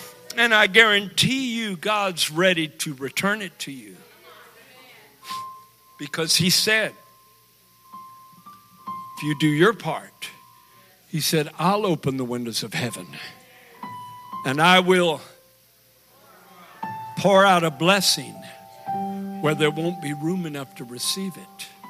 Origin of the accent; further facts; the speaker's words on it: Monterey, California, United States; born there; I was born in California, in Monterey, California, 1951, for such a time as this.